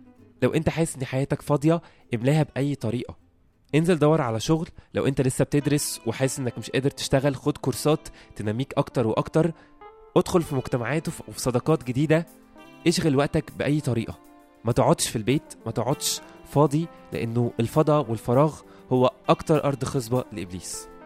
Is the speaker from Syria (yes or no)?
no; Egypt; للأسف يعني إحنا كشعب مصري عندنا طبيعة شوية غريبة